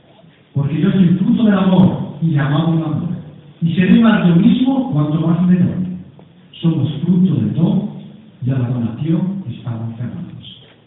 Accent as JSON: {"language": "Spanish", "country": "Spain", "tie": "born or raised there", "said": "Yo recuerdo todavía, cuando era pequeño, que en mi país, España"}